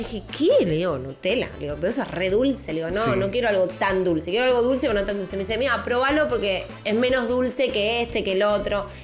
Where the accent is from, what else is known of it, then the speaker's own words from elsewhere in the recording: Mendoza, Argentina; Estuve en Mendoza, en Argentina, en mi país.